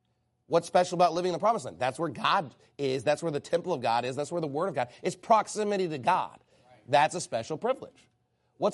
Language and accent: English; United States; for those of us that have grown up in America in a Christian home, wasn't that a privilege?